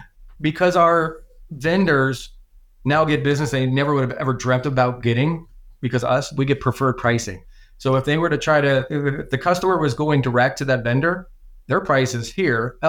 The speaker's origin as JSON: {"language": "English", "town": "Cincinnati", "region": "Ohio", "country": "United States", "tie": "born or raised there", "lives_now": "Charlotte, United States", "said": "I'm born and raised in Cincinnati. Hooday, go Bengals. And it was hard to leave Cincinnati and move to Charlotte."}